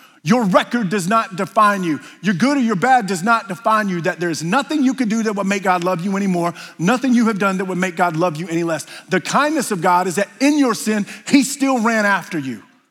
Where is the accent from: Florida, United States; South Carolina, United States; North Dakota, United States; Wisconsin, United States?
South Carolina, United States; Look, I grew up in South Carolina. It is cultural there.